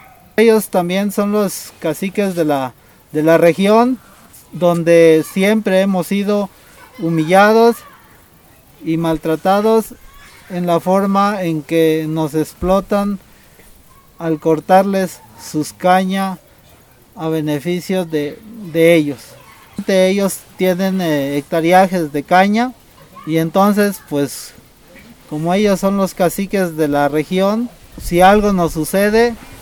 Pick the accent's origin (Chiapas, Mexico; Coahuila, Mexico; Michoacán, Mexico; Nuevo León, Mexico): Chiapas, Mexico; Venustiano Carranza; Nosotros somos del municipio de Venustiano Carranza, y las tierras que queremos recuperar son del municipio de Villa Las Rosas.